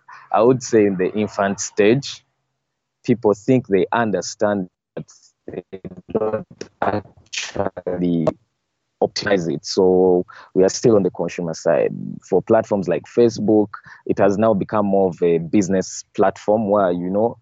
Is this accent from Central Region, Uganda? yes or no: yes; Kampala, Central Region, Uganda; from Uganda, Kampala. I'm a lover of music.